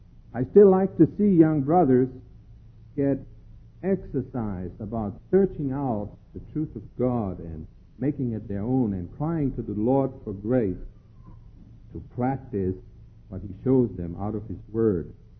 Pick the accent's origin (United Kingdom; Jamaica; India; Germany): Germany; growing up in Germany, we sat different.